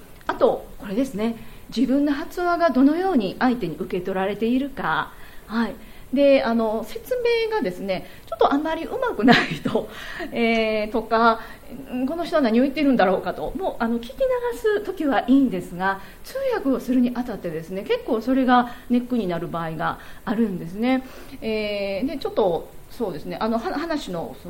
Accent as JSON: {"language": "Japanese", "region": "Osaka", "country": "Japan", "said": "私大阪人なのでですね、結構こういらちなもんで、すごく早く喋ってしまうんですが"}